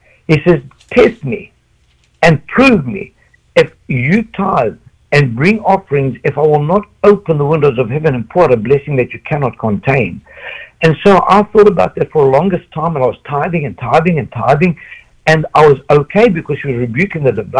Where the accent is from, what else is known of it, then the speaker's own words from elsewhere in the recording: South Africa; now in United States; I am from South Africa, and I never in my wildest dreams, I could even imagine, me being in the United States of America